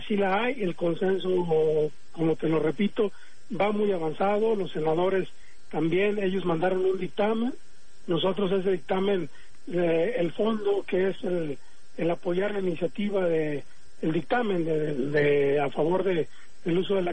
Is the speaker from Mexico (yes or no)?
yes; Mexico; como médico, como padre de familia y como mexicano, nunca la he atorado yo